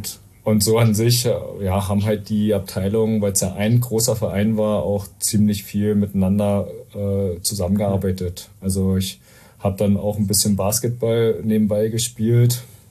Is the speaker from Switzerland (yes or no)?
no; Finsterweide, Germany; Na, ich bin ja in Finsterweide geboren und aufgewachsen.